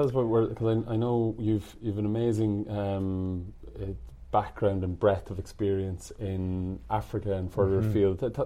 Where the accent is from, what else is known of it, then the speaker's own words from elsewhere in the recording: Navan, County Meath, Ireland; When I was growing up in Navan